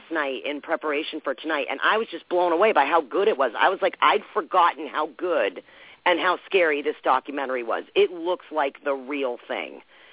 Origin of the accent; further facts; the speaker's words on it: New England, United States; I grew up in New England in the middle of the scary woods.